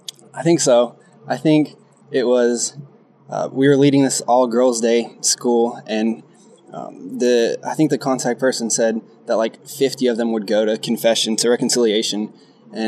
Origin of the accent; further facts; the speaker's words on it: Houston, Texas, United States; now in Australia; I'm from Texas, from Houston.